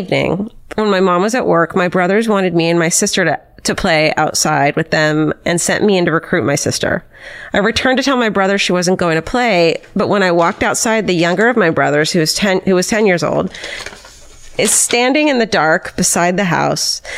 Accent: Toronto, Ontario, Canada; I grew up in Toronto as the youngest of four siblings. When I was about 8, we moved into a new house with an antenna pole in the backyard.

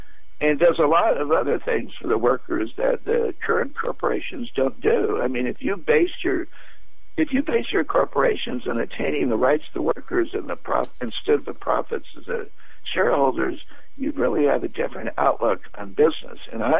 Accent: California, United States; look at California, where I, as a Californian, voted, and the votes didn't matter

